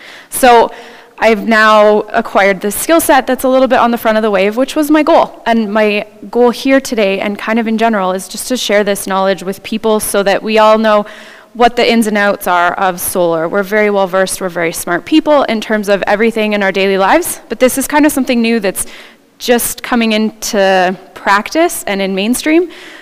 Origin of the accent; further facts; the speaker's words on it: Calgary, Alberta, Canada; I went to UBC, but I'm from Calgary.